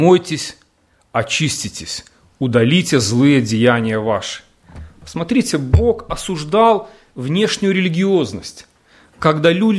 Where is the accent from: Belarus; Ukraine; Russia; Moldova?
Belarus; ну, мы белорусы